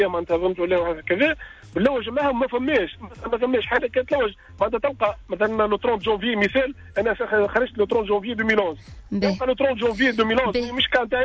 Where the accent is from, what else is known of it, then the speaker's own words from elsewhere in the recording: Tunisia; now in France; أنا مواطن تونسي نعيش في فرنسا.